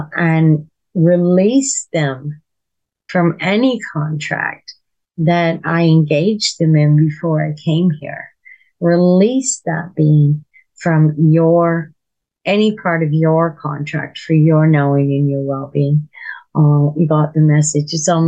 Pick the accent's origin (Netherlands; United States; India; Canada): Canada; Nova Scotia; I'm from Nova Scotia, Canada here